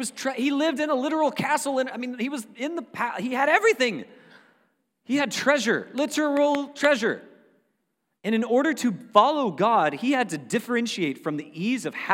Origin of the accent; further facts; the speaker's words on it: Panama City Beach, Florida, United States; I grew up in Panama City Beach, Florida. It's basically the same thing.